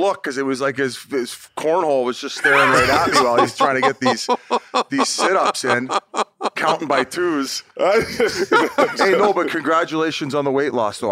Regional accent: Welland, Ontario, Canada; born there; I was born in Welland, Ontario

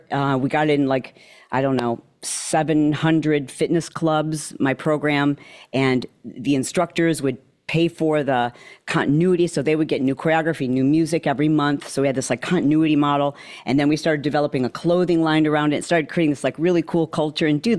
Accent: Midwest, United States; And what I remember growing up in the Midwest is that all of the other women in my extended family were overweight

